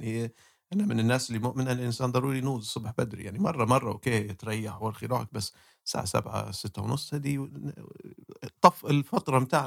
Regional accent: Libya; also born or lived in Tripoli / Misrata / Benghazi; انا طبعا انا ليبي والدي جدي من مصراتة، والدي مولود بنغازي، أنا مولود في طرابلس وعشت في مصراتة وعشت في طرابلس ودرست بنغازي وبعتلي رجعت. وقبلها كنا عايشين برا ليبيا. أنا رجعت ليبيا

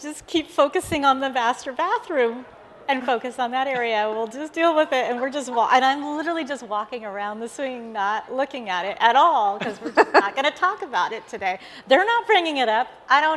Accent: California, United States; moved away as an adult; now in Florida, United States; I'm originally from California. I lived there most of my life and then moved to Florida just a couple years ago.

